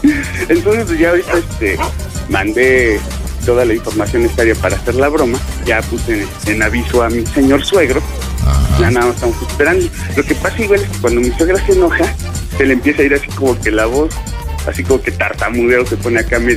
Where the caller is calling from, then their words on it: Mexico City, Mexico; Pues estamos acá en la Gustavo Madero.